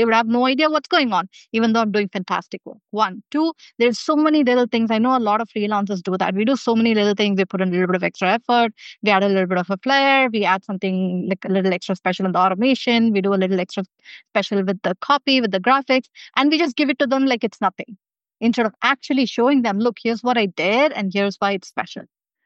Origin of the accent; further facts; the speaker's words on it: Chennai, Tamil Nadu, India; I come from Chennai, India, and have an Asian heritage